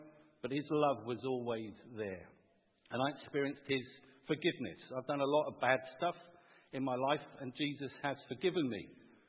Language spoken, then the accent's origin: English; Bath, South West England, United Kingdom; accent: West Country; But I was in Lancashire last week, and I was brought up in Bath. So I've gone from a West Country accent to a bit more of a London one